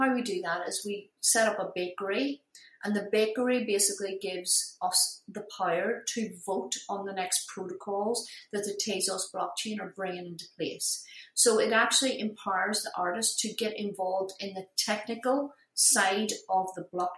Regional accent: Ireland; I'm Irish. You know, you have to earn it.

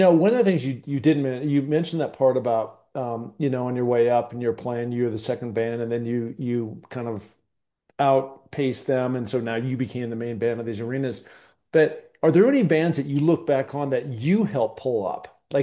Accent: Seattle, Washington, United States; I'm from Seattle, so what came out of there was all kinds of grunge, right?

